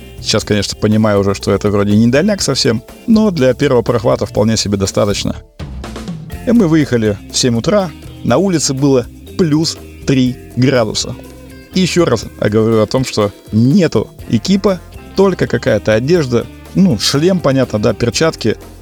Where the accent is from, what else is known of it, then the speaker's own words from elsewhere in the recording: Novosibirsk, Novosibirsk Oblast, Russia; В Новосибирске тот город, откуда я родом.